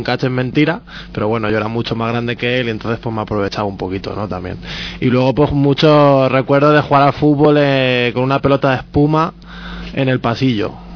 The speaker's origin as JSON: {"language": "Spanish", "town": "Albacete", "region": "Castilla-La Mancha", "country": "Spain", "tie": "born or raised there", "said": "Y no sé, en Albacete, eso sí, mi infancia en Albacete."}